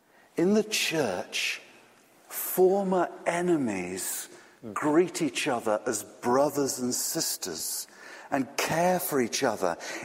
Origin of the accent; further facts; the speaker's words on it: England, United Kingdom; I am quite English.